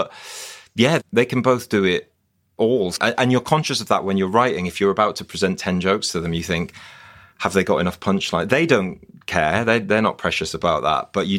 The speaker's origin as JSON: {"language": "English", "town": "Newcastle", "region": "North East England", "country": "United Kingdom", "said": "I'm from Newcastle originally"}